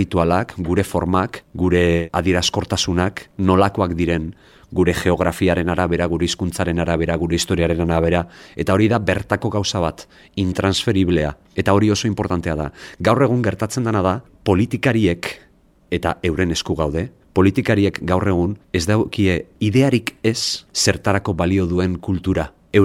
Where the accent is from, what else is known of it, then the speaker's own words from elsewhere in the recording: Basque Country, Spain; euskaldunak gara, euskaraz egin nahi dugu, Euskal Herrian egin nahi dugu